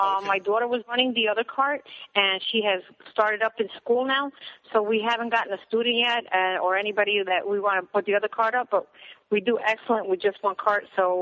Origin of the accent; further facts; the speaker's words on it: New York, United States; also born or lived in South Florida; Well, we used to live in South Florida, and I'm originally from New York, so I'm very familiar with the hot dog cart.